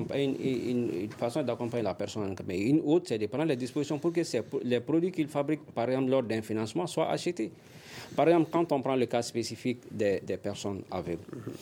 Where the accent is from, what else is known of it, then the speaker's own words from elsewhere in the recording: Mali; nous appartenons à notre État, notre cher Mali. Mm-hmm. Nous sommes des Maliens.